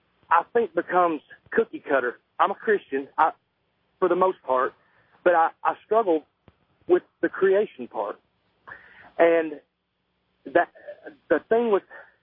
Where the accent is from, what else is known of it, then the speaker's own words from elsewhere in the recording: Arkansas, United States; now in New Orleans, United States; I'm from Arkansas, and I'm working in New Orleans right now.